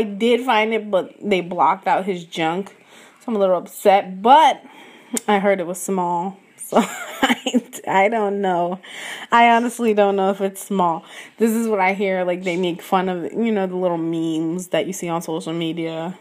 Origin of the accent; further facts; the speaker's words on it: Newark, New Jersey, United States; the Prudential Center in Newark, New Jersey. That's my hometown for those of you who don't know me.